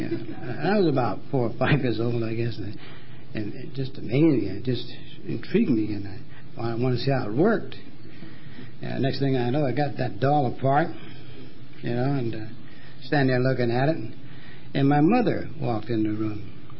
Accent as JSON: {"language": "English", "region": "Scotland", "country": "United Kingdom", "tie": "born there", "said": "I was born in Scotland"}